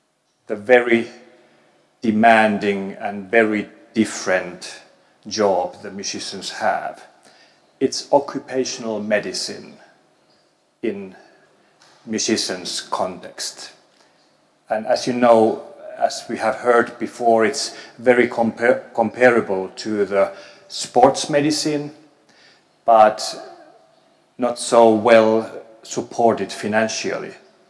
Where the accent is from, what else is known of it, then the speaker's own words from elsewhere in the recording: Finland; I come from Finland. I'm an ENT doctor, professor of otolaryngology at the Helsinki University